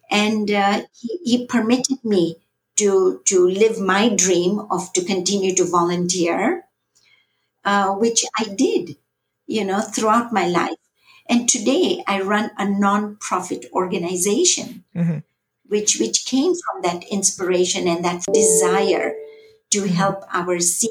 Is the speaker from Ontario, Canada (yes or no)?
no; Vancouver, British Columbia, Canada; also born or lived in Calgary; I grew up here in Vancouver and in Calgary